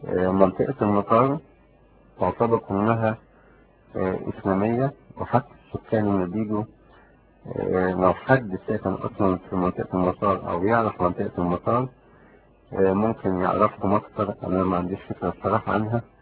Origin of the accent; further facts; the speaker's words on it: Egypt; moved away; أنا طالع من مصر في حدود سنة 82 أو بين 82 83،